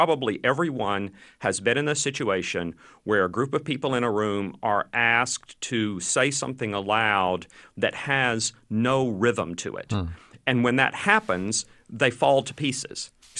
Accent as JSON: {"language": "English", "town": "Birmingham", "region": "Alabama", "country": "United States", "tie": "born or raised there", "said": "When I grew up in Birmingham, Alabama in the 1960s, when I was a kid there, I went to public schools"}